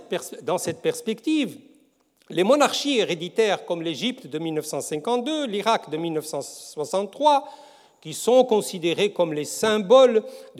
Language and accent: French; Tunisia; l'idée d'un partenariat méditerranéen qui a été soulevée chez nous en Tunisie au sein de l'instance de la Révolution a soulevé une tornade